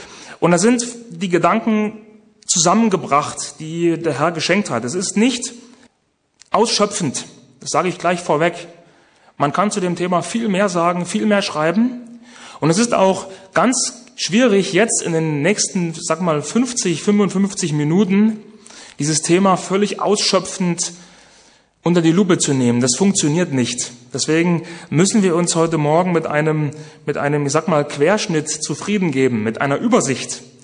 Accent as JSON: {"language": "German", "region": "East Germany", "country": "Germany", "said": "Ich komme selber aus Ostdeutschland. Ich liebe Ostdeutschland."}